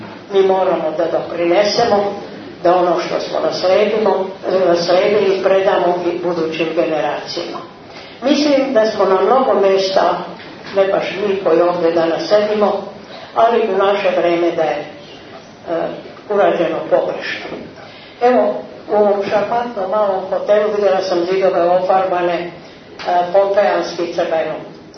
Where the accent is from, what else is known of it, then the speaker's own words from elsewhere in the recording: Belgrade, Serbia; Ja sam Beograđanka, poreklom je odavde iz Hercegovine